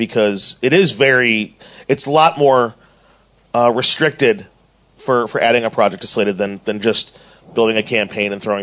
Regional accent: Chicago, Illinois, United States; I'm a filmmaker from Chicago, Illinois.

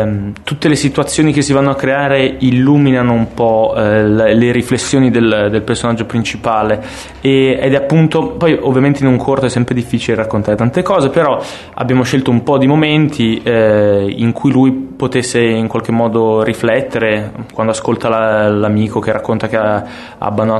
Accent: Milan, Lombardy, Italy; Io sono di Milano, voglio raccontare le stesse dinamiche però in un ambiente urbano, che è quello della città in cui sono cresciuto

